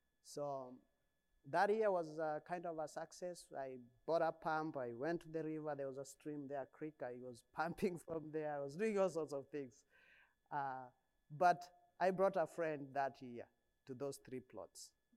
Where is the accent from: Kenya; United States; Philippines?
Kenya; moved away; I am originally from Kenya. I came to this country in 2004. When I came to this country, I grew up in a village in Kenya, farming and all that.